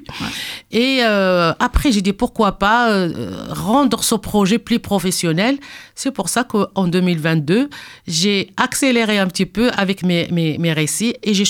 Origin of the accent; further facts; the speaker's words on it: Morocco; French is a second language; moved away; tout ce que j'ai vécu depuis que j'étais encore dans mon pays d'origine, le Maroc.